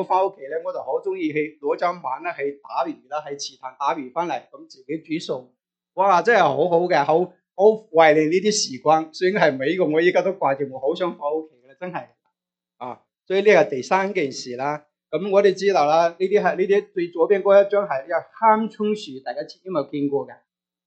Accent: Hunan, China; 我是出生在湖南农村的。从小是农村长大，所以我对那些土地呢是很有感情。

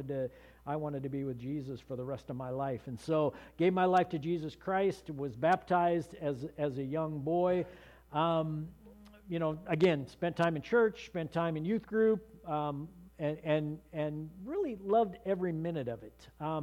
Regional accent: Portland, Oregon, United States; born there; I was born in Portland, Oregon in 1963 to a wonderful godly family. … were part

